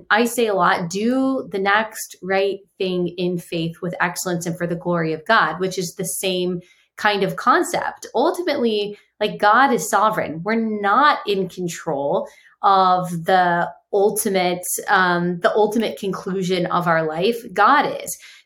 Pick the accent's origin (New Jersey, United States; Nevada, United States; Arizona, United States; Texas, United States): Texas, United States; I grew up in Texas and I decided I wanted to go out of Texas, but I was nervous.